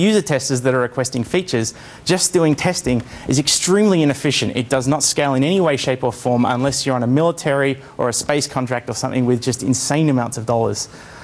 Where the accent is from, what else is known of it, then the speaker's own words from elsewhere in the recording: Australia; I'm from Australia. This is the easiest way to just think of it. The details don't really matter, except I come from round about there. It's about 800 kilometres from Sydney, so it's relatively close to the capital.